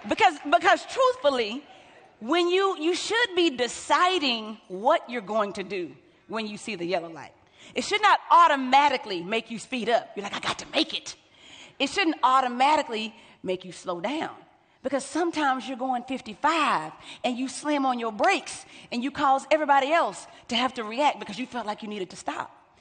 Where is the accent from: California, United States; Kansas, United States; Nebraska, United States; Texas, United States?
Texas, United States; Hold on now. I'm from Texas.